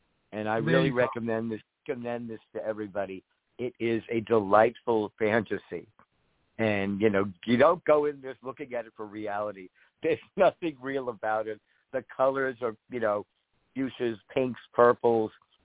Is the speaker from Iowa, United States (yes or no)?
no; Uniondale, New York, United States; I grew up in Uniondale, Long Island, which is the home